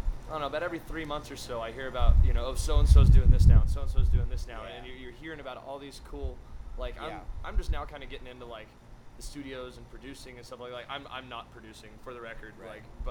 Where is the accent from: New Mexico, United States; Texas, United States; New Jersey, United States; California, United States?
New Mexico, United States; I'm from Southern New Mexico.